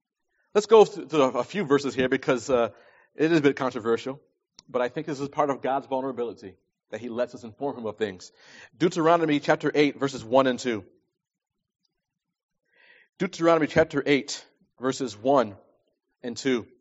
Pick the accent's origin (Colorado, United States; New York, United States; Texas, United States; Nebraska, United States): New York, United States; I'm from New York. I love the New York Knicks.